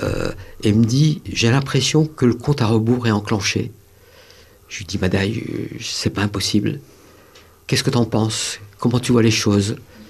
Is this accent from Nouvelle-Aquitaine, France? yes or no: no; Île-de-France, France; puisqu'on est de l'Essonne